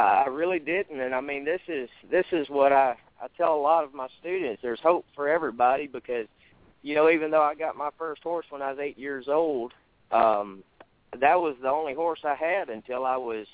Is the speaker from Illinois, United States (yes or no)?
no; Louisiana, United States; Originally, I'm from Louisiana